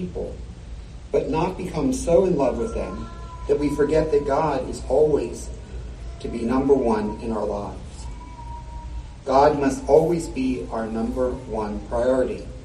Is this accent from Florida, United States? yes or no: no; Cleveland, Ohio, United States; met in my hometown, Cleveland, Ohio.